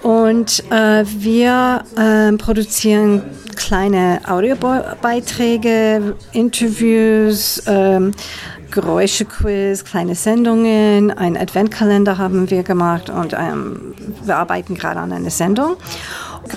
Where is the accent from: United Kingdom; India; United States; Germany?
United States; German is a second language; now in Austria; wie man an meine Stimme hört, bin ich ursprünglich aus den USA, wohne aber viele Jahre in Österreich schon